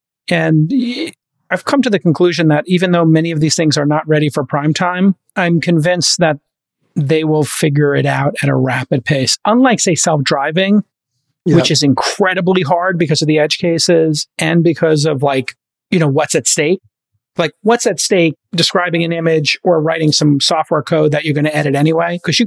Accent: Brooklyn, New York, United States; this was a drunk driving, very poor taste joke when I grew up in Brooklyn.

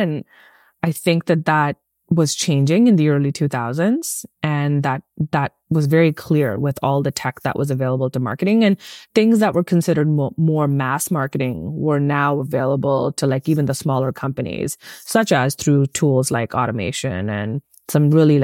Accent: India; I can say this because I'm from India

